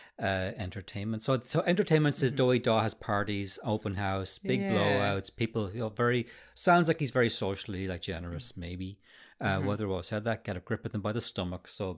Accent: Arklow, County Wicklow, Ireland; People in my hometown, Arklow, I've heard people say it.

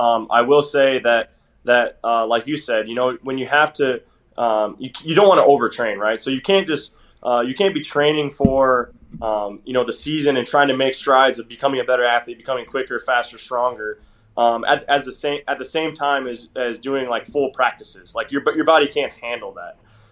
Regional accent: Minnesota, United States; I'm from Minnesota, but I'm right on the border. My hometown is like 40 minutes from the North Dakota border.

